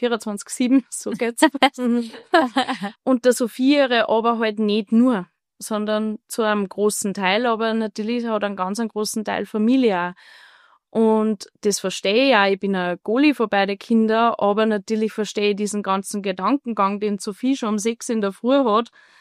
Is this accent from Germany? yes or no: no; Leonding, Upper Austria, Austria; Genau, es gehört so zwei Bereiche von Leonding. Also wir sind halt am Hatterplateau aufgewachsen.